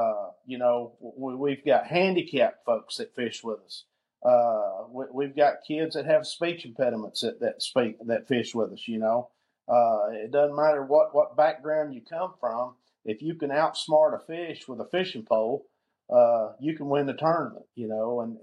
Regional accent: Oklahoma, United States; So I'm a native Oklahoman, southeast Oklahoma. Born and raised here. Lived here my whole life.

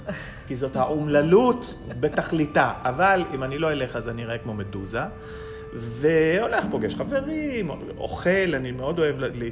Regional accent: Jerusalem, Jerusalem District, Israel; אנחנו גדלנו בבית גדול בירושלים, היה כסף כשהייתי צעיר, וגדלנו בדירה מאוד גדולה עם סבתא שלי.

